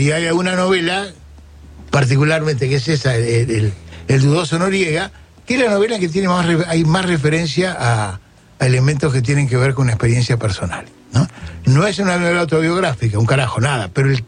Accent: Buenos Aires Province, Argentina; Somos muchos bonaerenses, que no es el interior, es otra cosa, ni tampoco es el conurbano.

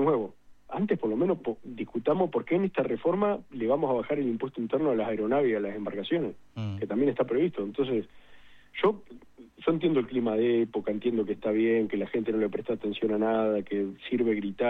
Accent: Gualeguaychú, Entre Ríos, Argentina; Yo soy de Gualeguaychú, en este momento estoy en Gualeguaychú.

